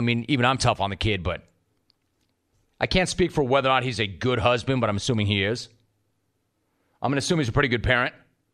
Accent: Los Angeles, California, United States; I grew up in West LA. I spent most of my life in the 818, and now I came down this way.

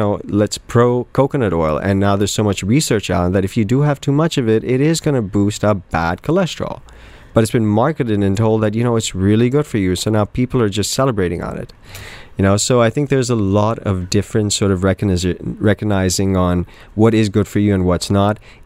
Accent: Dubai, United Arab Emirates; since growing up in Dubai, I've always really enjoyed the heat.

